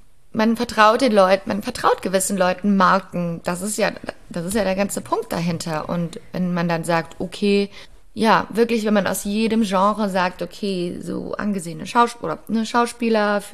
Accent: Saxony, Germany; Bei uns in Sachsen ist es, glaube ich, schlimmer als bei euch in NRW, ne?

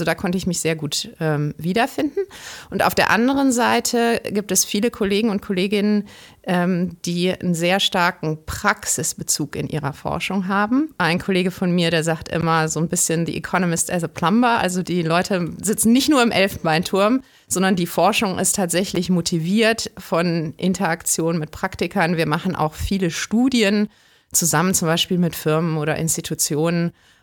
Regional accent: Cologne, North Rhine-Westphalia, Germany; Und ich bin ursprünglich Kölnerin tatsächlich. Das ist selten in der Wissenschaft. Ich lebe mit meiner Familie hier in Köln-Sülz

